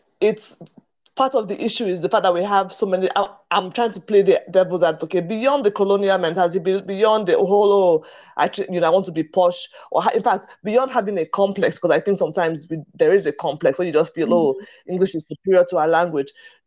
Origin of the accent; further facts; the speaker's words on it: Lagos, Nigeria; now in Abuja, Nigeria; I live in Abuja, I grew up in Lagos, you live in the UK.